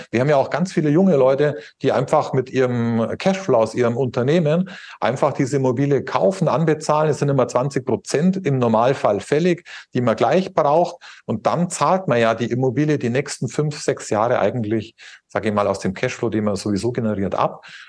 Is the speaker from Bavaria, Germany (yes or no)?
yes; Bavaria, Germany; Ich liebe ja mein Deutschland, ich liebe mein Bayern. Ich komme ja aus der Nähe von München, liebe auch mein Tirol.